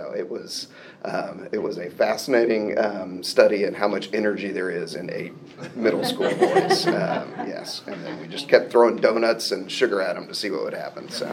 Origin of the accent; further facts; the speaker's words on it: Oklahoma City, Oklahoma, United States; I was raised in Oklahoma City, had a great family.